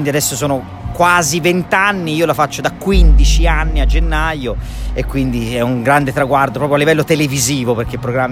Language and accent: Italian; Tuscany, Italy; e io sono toscano